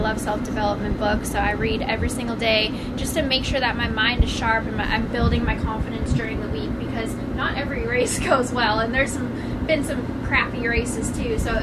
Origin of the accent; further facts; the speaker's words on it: Canada; moved away as an adult; now in Charlotte, United States; I moved to Charlotte 6 years ago. I'm Canadian, so I'm here on an athlete visa